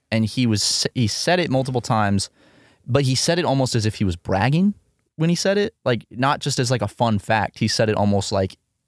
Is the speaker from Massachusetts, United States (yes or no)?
no; South Carolina, United States; We're from South Carolina, Jim.